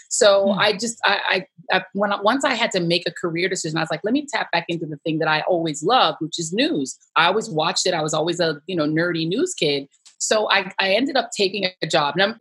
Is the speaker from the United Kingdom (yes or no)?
no; Denver, Colorado, United States; So I grew up in Denver, Colorado. Originally, of course, being a West Indian child, I was going to be a doctor.